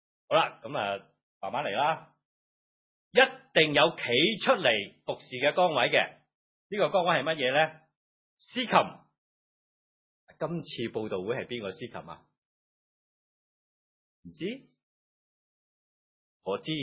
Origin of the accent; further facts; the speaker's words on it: Guangdong, China; 你知道我哋广东人就广东话咧，就好多说话都可以讲下嘅